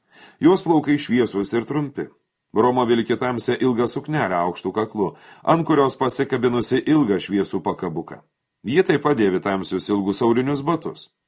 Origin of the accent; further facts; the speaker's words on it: Suvalkija, Lithuania; Esu suvalkietis, todėl viskas ir lieka namuose.